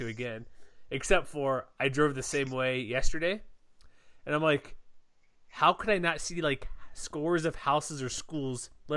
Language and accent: English; Houston, Texas, United States; Because I grew up in Houston, Texas. Obviously warm. It would snow maybe like once a decade.